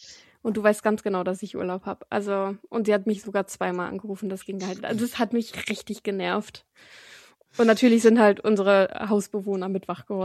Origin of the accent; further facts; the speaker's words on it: Lower Saxony, Germany; Und wir so, aus Niedersachsen.